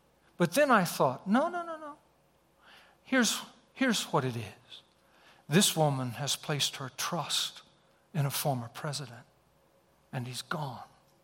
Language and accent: English; United States; I'm an American. I'm a citizen.